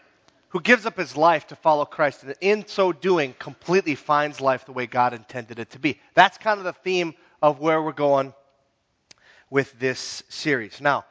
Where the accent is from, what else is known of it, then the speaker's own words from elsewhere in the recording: Minnesota, United States; I'm from the Iron Range.